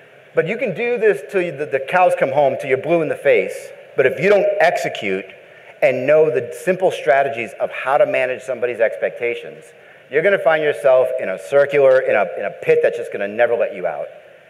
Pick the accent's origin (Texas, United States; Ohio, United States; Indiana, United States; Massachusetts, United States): Massachusetts, United States; Boston; also born or lived in Arizona; Being an East Coast guy, I grew up in Boston, and I ended up going to Arizona State where I got a degree in computer science.